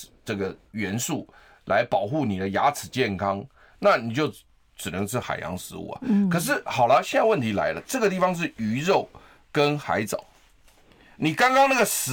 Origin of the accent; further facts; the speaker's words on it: Taiwan; 结果呢，我们台湾人现在我们来重点就是我们要就是提醒我们的听众朋友